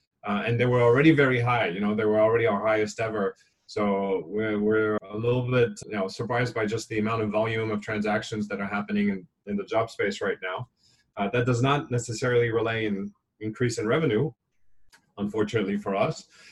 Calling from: Hong Kong; I'm calling you from Hong Kong, where things are pretty quiet. The bars are closed at 9 p.m., which is a very early time to shut things down by Hong Kong standards.

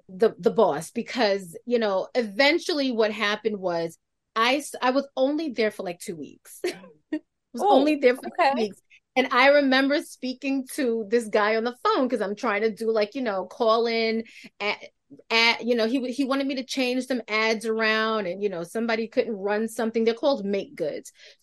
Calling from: New York, United States; I'm calling in from New York.

